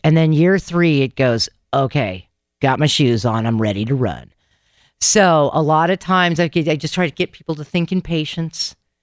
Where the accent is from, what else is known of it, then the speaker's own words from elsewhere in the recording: Tacoma, Washington, United States; But I grew up here in the Puget Sound. I was North Tacoma, actually Old Town Rat, born and raised.